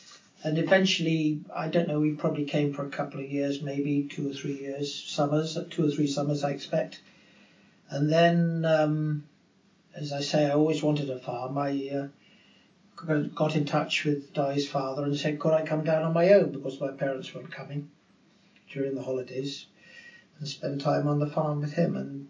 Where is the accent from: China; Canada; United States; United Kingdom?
United Kingdom; London; I was brought up in London, but I always wanted a farm.